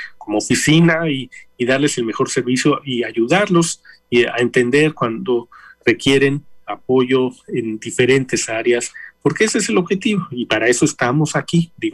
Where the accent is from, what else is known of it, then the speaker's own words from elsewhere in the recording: Mexico; como comunidad mexicana o hispana, somos muy dados a pelearnos, a chismes, a rencillas